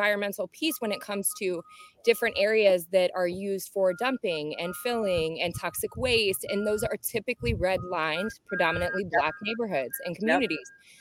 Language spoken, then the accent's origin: English; Florida, United States; because I'm from Central Florida. I grew up 40 minutes from Orlando.